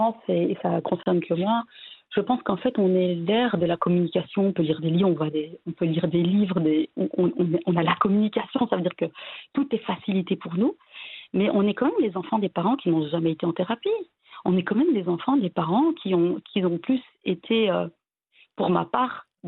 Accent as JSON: {"language": "French", "country": "Belgium", "tie": "born or raised there", "said": "Moi, je suis née en Belgique, je suis grandie en Belgique."}